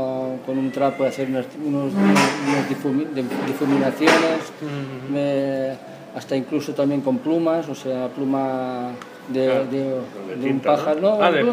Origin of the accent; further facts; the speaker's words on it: Lleida, Catalonia, Spain; yo soy de Lleida. Entonces la Lleida es la Seu Vella es el símbolo de mi ciudad.